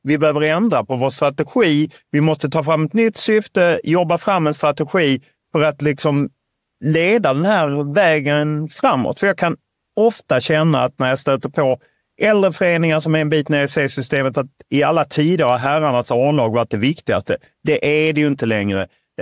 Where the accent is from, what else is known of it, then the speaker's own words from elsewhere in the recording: Lund, Skåne, Sweden; jag är uppvuxen i Lund